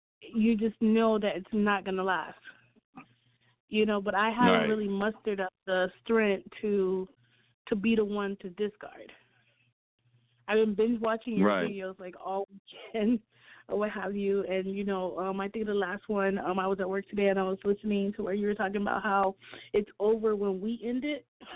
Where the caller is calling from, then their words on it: Miami, Florida, United States; I'm calling from Miami.